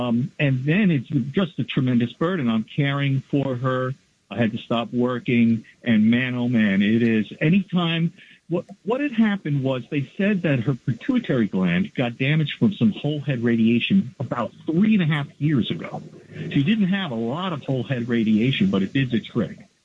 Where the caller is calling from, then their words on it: United States; I'm calling from Baltimore, New York.